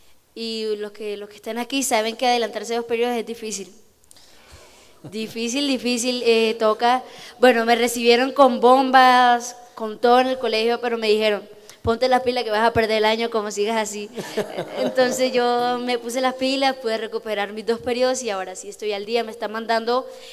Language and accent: Spanish; Antioquia, Colombia; born there; now in Barranquilla, Colombia; En Antioquia. Yo nací en Antioquia.